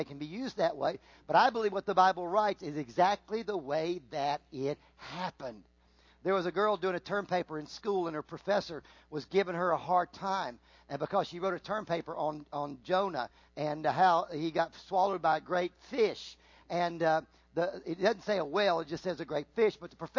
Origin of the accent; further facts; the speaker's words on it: Virginia, United States; I grew up in Virginia. We grew up in all that. I came into Louisiana.